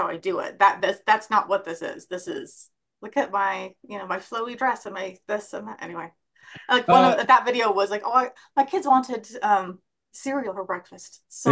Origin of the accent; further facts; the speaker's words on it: Provo, Utah, United States; Yeah, growing up in Provo.